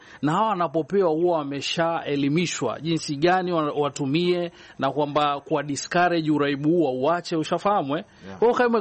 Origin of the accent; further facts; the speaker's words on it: Coast, Kenya; mimi natoka pwani ya Kenya.